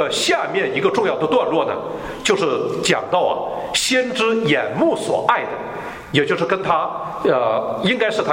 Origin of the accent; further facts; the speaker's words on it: Northeast China, China; 我是东北人的